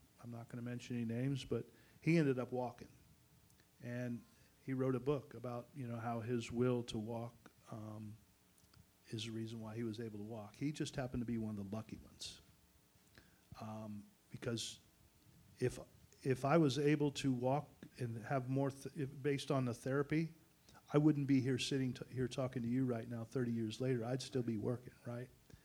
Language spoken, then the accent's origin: English; Florida, United States; And I'm the guy from South Florida, and the Kors people were kind of recommended the Miami Project.